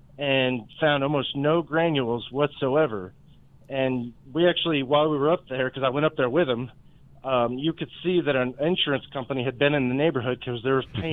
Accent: College Park, Maryland, United States; When I grew up as a kid, I grew up in College Park, Maryland, and I'll never forget this.

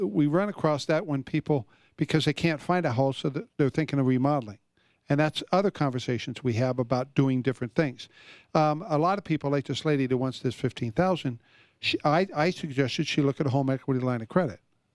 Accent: Florida, United States; The house that I grew up in Florida, it was a two-bedroom, and we had maybe 1,050 square feet.

